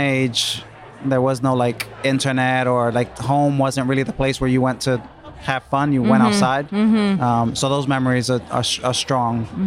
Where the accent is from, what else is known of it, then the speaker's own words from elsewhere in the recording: New York City, New York, United States; I grew up on the Lower East Side back in the day. And so someone like me, when we say back in the day, this is before gentrification. I grew up in the projects.